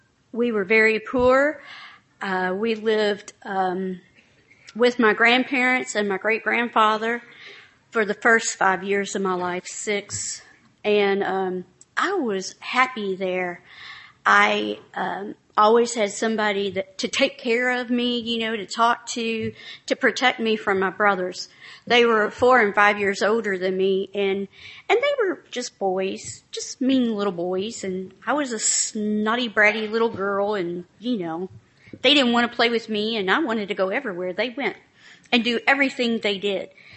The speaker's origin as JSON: {"language": "English", "town": "Louisville", "region": "Kentucky", "country": "United States", "said": "I'm from Louisville, Kentucky."}